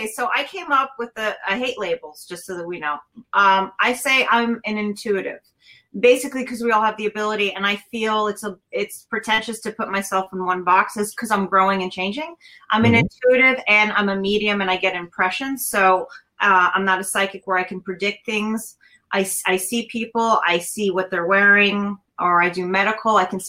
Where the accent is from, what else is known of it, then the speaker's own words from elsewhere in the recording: Manhattan, New York, United States; And this particular area in Rockland County, which wasn't really far from where we grew up in Manhattan, just kept pulling him back in.